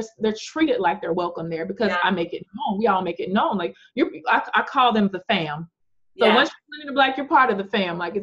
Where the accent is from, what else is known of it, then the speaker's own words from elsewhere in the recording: Memphis, Tennessee, United States; except for me as a little 8-year-old growing up in Memphis, Tennessee. I knew one person of royalty that looked like me.